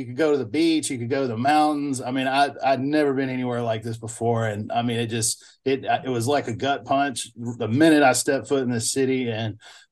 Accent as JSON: {"language": "English", "region": "the South", "country": "United States", "tie": "born or raised there", "moved": "yes", "lives_now": "Canada", "said": "that's part of growing up in the South as a white kid."}